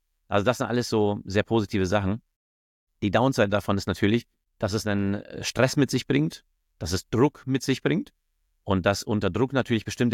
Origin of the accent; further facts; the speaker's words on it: Munich, Bavaria, Germany; born there; gebürtiger Münchner.